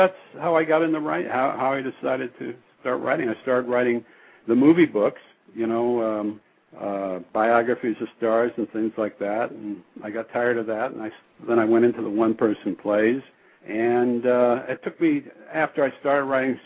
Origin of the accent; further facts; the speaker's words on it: Seattle, Washington, United States; I'm from Seattle originally